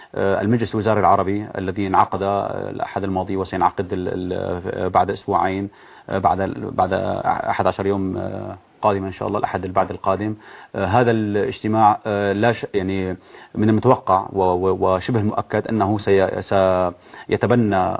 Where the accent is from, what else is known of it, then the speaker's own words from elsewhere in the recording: Syria; نحن كسوريين